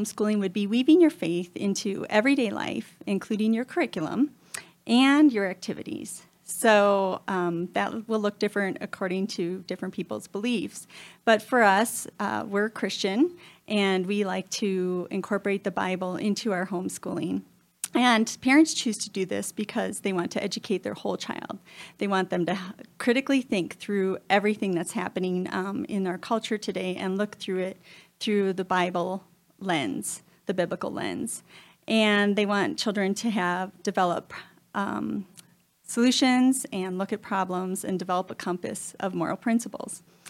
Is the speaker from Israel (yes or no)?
no; Wisconsin, United States; Well, I grew up in Wisconsin, and I grew up on a little farm, didn't even know about homeschooling.